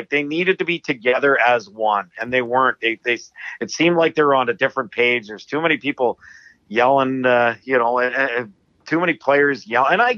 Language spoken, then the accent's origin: English; Edmonton, Alberta, Canada; Maybe in the 80s and 90s when I grew up in Edmonton